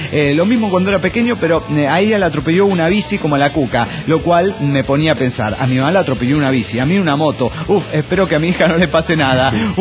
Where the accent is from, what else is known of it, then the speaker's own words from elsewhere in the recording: Toluca, State of Mexico, Mexico; de Toluca, México.